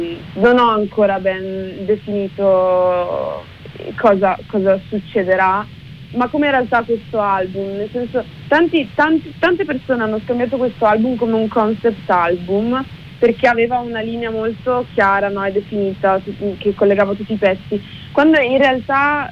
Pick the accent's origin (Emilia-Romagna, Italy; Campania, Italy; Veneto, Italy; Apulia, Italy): Veneto, Italy; Schio; Schio, che è il mio paese d'origine